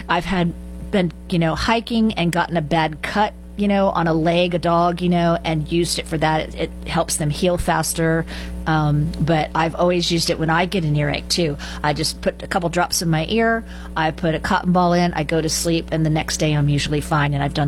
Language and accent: English; Florida, United States; But growing up in Florida, we had a lot of seaweed, which is called Elodea, in our lakes.